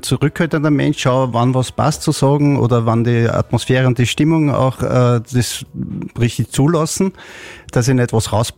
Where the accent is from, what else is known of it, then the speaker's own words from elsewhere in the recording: Vienna, Austria; Ich bin in Wien aufgewachsen, ganz an der Grenze zu Niederösterreich, so glaube ich 40 Metern.